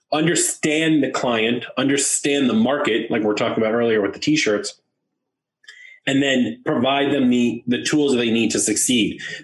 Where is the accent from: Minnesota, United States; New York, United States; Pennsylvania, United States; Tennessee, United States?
New York, United States; I mean, I'm from New York, I'm originally from Long Island